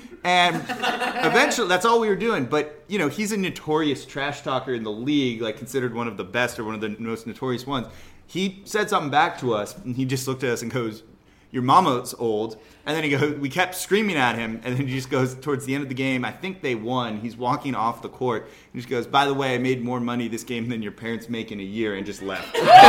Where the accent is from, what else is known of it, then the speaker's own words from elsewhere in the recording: Los Angeles, California, United States; I'm from Los Angeles, so it was a Clipper game